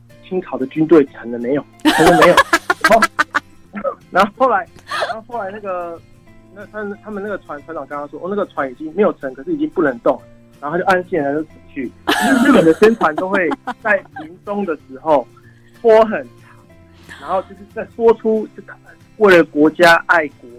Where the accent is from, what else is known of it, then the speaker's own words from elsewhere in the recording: Yilan County, Taiwan; 因为我是宜兰人，所以我小时候还有去过沙韵的那个纪念碑，在南澳。